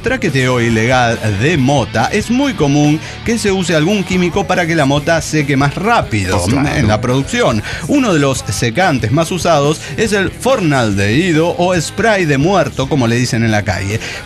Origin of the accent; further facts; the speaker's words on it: Buenos Aires, Argentina; de Buenos Aires, Argentina. Bueno, vengo con otro clásico.